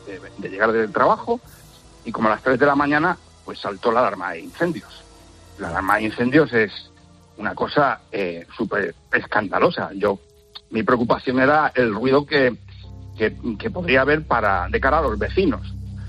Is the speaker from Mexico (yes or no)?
no; Yecla, Region of Murcia, Spain; cuando dejan la puerta abierta llega el frío a mi pueblo. Yo soy de Yecla.